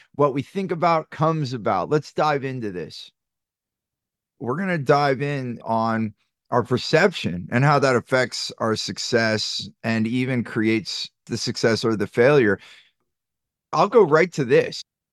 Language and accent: English; California, United States; there's good things and bad things growing up in Silicon Valley.